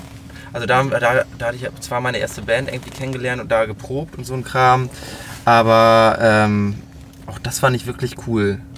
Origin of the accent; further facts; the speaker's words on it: Rotenburg, Lower Saxony, Germany; Ich komme aus der schlimmsten Kreisstadt Deutschlands, die trägt den Namen Rothenburg-Wümme.